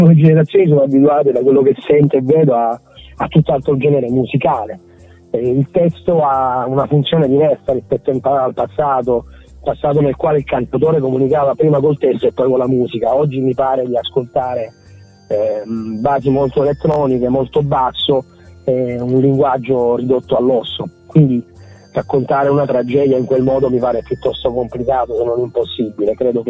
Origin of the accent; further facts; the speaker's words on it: Abruzzo, Italy; numerosissimi abruzzesi come me, io sono abruzzese